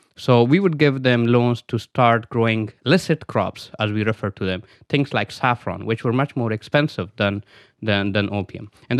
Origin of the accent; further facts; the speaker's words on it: Pakistan; So my first memories would be of the time when I was about 5 or 6 years old